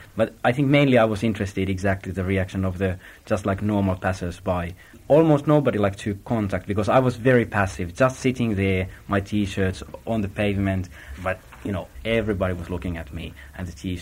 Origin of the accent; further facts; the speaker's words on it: Finland; English is a second language; when I'm from Finland and what is the neighbor country to Russia